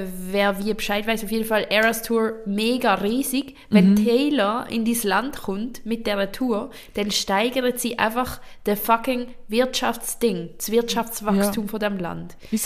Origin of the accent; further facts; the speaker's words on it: Basel, Basel-Stadt, Switzerland; Ich komme sogar aus dem Gellert.